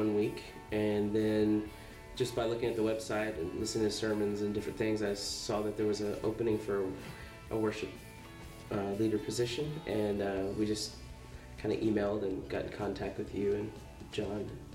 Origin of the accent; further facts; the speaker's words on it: Houston, Texas, United States; We're from Texas. I grew up in Houston, and our family is all there.